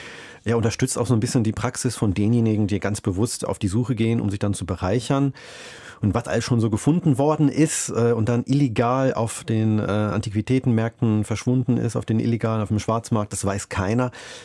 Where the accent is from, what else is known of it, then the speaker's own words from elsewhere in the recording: North Rhine-Westphalia, Germany; Ich habe dann auch mal geschaut, was in meiner Heimat, dem Ennepe-Ruhr-Kreis, noch so schlummert in der Erde.